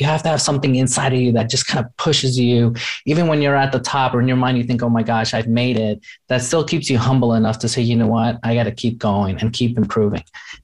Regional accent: New York City, New York, United States; first generation American and my mom had me at age 15. She had to drop out of school, get her GED. And we grew up in New York City.

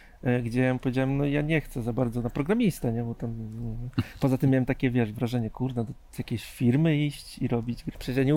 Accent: Bełchatów, Łódź Voivodeship, Poland; Nie, ja jestem z Bełchatowa.

